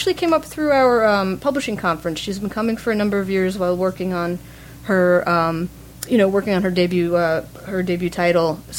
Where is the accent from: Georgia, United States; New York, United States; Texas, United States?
New York, United States; Long Island; I'm from New York, so Strand was always a favorite of mine. Whenever I went into the city, back on Long Island, you have the, it's now closed.